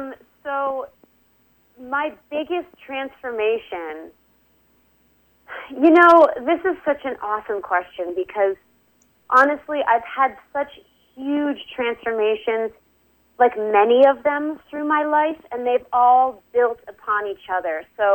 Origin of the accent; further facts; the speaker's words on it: East Coast, United States; I'm from the East Coast originally. I've been, you know, grew up like playing in the woods.